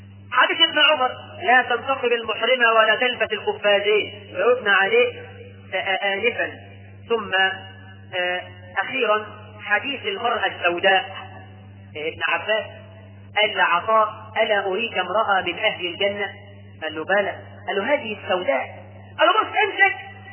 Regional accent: Egypt; الحريم عندنا في مصر كل نساء كنا منتصبات

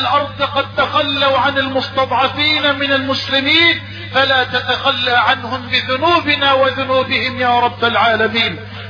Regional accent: Egypt

